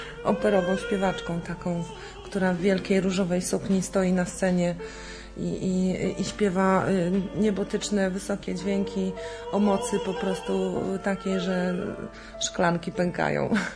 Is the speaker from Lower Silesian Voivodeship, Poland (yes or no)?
yes; Kamienna Góra, Lower Silesian Voivodeship, Poland; now in Germany; Steinberg to jest nazwa mojego rodzinnego miasta, Kamienna Góra.